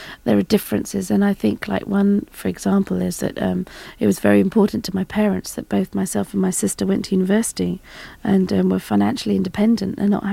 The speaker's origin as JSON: {"language": "English", "country": "United Kingdom", "said": "And I'm British"}